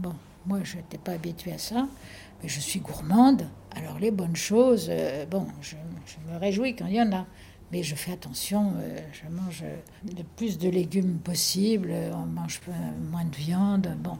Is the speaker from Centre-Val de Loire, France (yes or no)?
yes; Centre-Val de Loire, France; Ah, je suis tourangelle. Je suis née près de la Loire, dans le pays des rois de France, où on disait qu'on parlait le meilleur français.